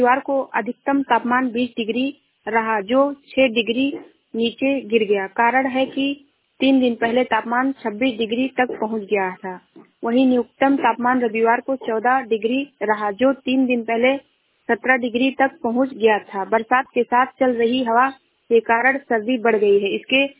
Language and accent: Hindi; Uttar Pradesh, India; मैं जिला श्रावस्ती से हूँ।